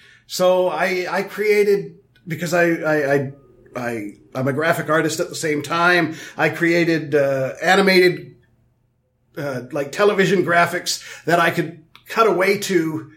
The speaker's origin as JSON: {"language": "English", "country": "Canada", "said": "Okay, but I'm the Canadian kid in class."}